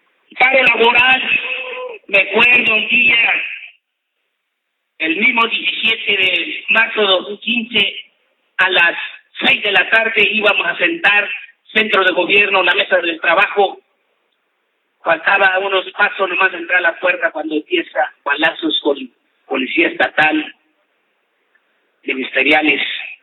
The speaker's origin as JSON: {"language": "Spanish", "country": "Mexico", "said": "nosotros, como mexicanos"}